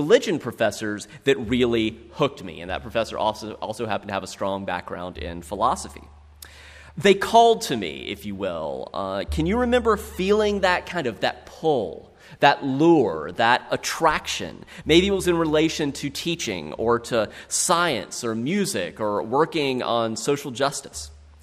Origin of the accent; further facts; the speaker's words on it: South Carolina, United States; Growing up in the Midlands of South Carolina